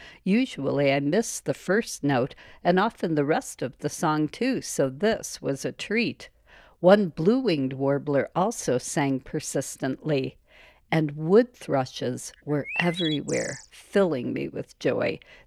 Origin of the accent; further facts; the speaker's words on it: Chicago, Illinois, United States; Considering that I grew up in Chicago, it's embarrassing that I'd only been to the dunes area once before in my lifetime before I became a birder.